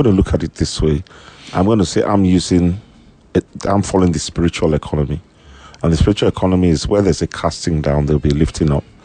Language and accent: English; Ibaroki, Nigeria; No, we grew up in Ibaroki.